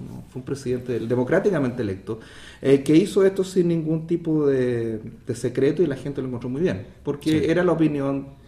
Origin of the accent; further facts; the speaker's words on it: Chile; now in United States; Bueno, yo soy chileno, vivo en Estados Unidos hace algo más de 2 años.